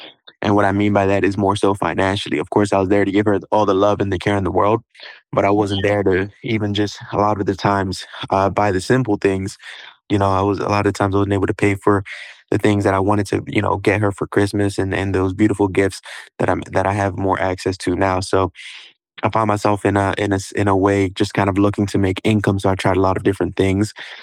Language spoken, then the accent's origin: English; London, United Kingdom; now in Baltimore, United States; 2015, we moved from London, England. We moved to Baltimore, Maryland. And it was just me, my sister, and my brother.